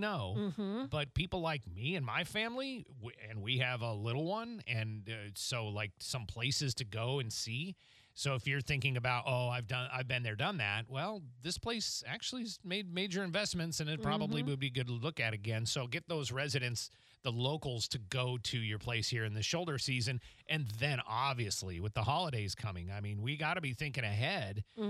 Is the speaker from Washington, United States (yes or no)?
yes; Washington, United States; born there; and I actually was born in Washington State